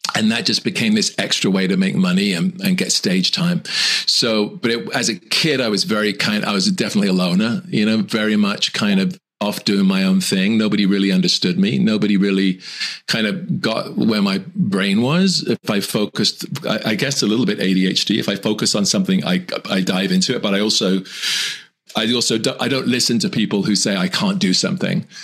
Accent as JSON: {"language": "English", "town": "Southend-on-Sea", "region": "East of England", "country": "United Kingdom", "tie": "born or raised there", "said": "My hometown is Southend in England."}